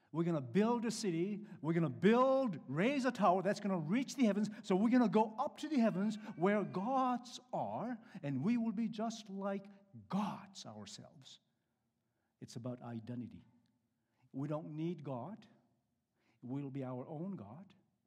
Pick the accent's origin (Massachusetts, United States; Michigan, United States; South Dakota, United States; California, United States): Michigan, United States; I'm from Michigan, near Detroit.